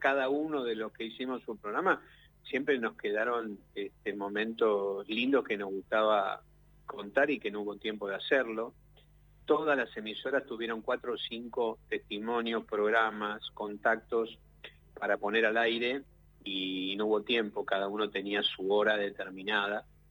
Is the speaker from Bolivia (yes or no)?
no; Argentina; Nosotros somos argentinos, nos une la argentinidad, nos une el cariño por nuestra tierra, el agradecimiento a esta tierra donde nuestros abuelos, donde nuestros ancestros, nuestros padres nos llevaron un día y nos enseñaron a amarla